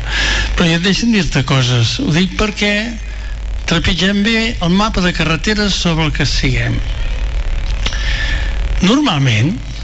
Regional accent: Verges, Catalonia, Spain; jo sóc de Verges i em costa molt

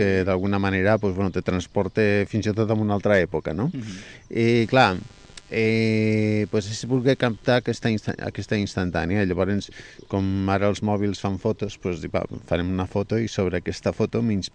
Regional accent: Lleida, Catalonia, Spain; Jo vinc de Lleida

